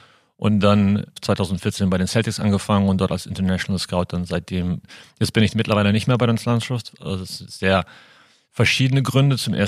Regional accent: Germany; also born or lived in Lithuania / United States; Litauischer Herkunft. Bin dort geboren, bin in Deutschland aufgewachsen, habe in den USA Basketball gespielt und studiert, also Highschool und College. Bin dann zurück nach Deutschland, nach Cuxhaven zurück. Ich bin in 2 Städten aufgewachsen, Westerstede und Cuxhaven.

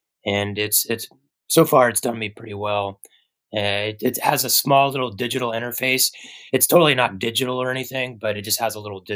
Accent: Georgia, United States; now in San Francisco, United States; we have bugs obviously, but it's not as bad as where I grew up in Georgia. Like we have the bug problems a little bit more prevalent in Georgia

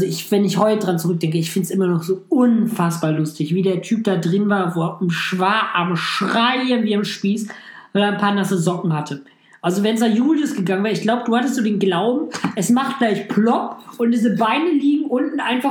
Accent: Düsseldorf, North Rhine-Westphalia, Germany; Ich komme aus Düsseldorf, Julius aus Dormagen.

